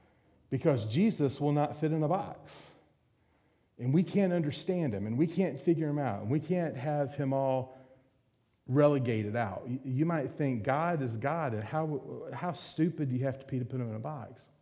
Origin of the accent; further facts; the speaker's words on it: Macon, Georgia, United States; We're from Macon, Georgia. We live on a farm.